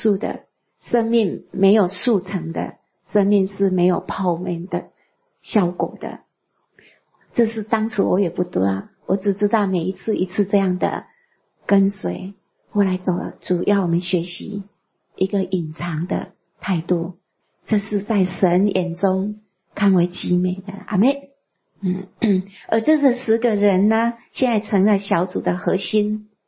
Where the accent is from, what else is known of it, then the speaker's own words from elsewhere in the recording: China; 我们中国人有一句话说，十年树木，百年树人